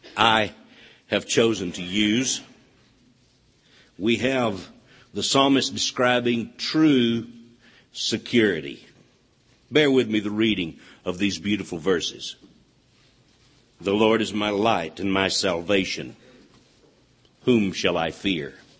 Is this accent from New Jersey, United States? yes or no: no; Texas, United States; But there was one young lady there from Virginia, and when she found out I was from Texas, she said, "Oh, you are so common."